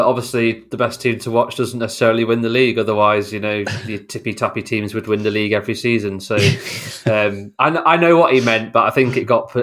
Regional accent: York, Yorkshire and the Humber, United Kingdom; also born or lived in Oxford; So I was born in Oxford, but when I was about, I don't know, one and a half, we actually moved up to York.

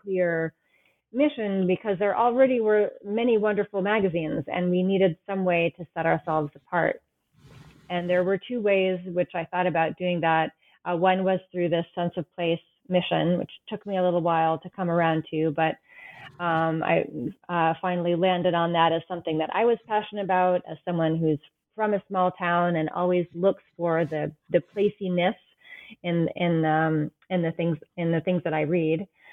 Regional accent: New England, United States; I grew up in New England, and Amherst College is sort of perched right on the edge of a town common.

